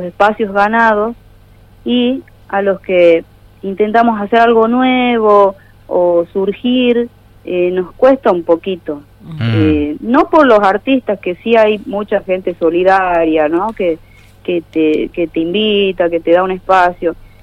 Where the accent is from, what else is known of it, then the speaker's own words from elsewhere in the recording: Tartagal, Salta, Argentina; No, somos todos de Tartagal.